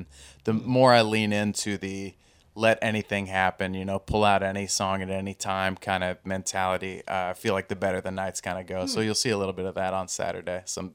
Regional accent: Floyds Knobs, Indiana, United States; moved away as an adult; now in New York City, United States; Originally from Floyd's Knobs, Indiana, but living in New York City for 10 years now.

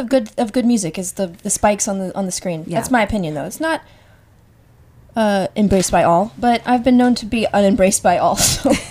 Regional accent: the South, United States; now in New York, United States; I grew up in the South. Mm-hmm. There were not a lot of snows, and I now live in the Northeast. I live in New York

